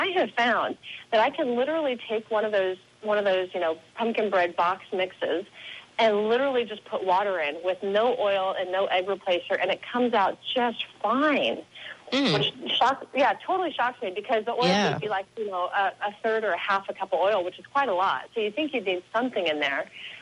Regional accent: Washington, United States; We come from Washington. I eat apples.

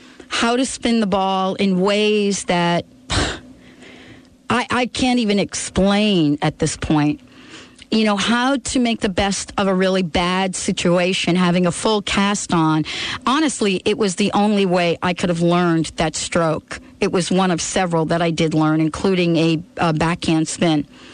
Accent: New York City, New York, United States; I grew up in the Bronx, and I don't know if many of you are familiar with this, but in New York City, and especially in the Bronx, as I recall, there were these centers

